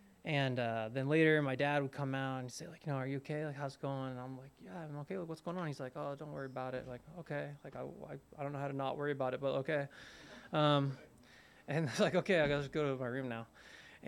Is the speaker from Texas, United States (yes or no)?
no; Palo Alto, California, United States; born there; You know, I was born in Northern California, in Palo Alto, in 1984. So I'm 40 years old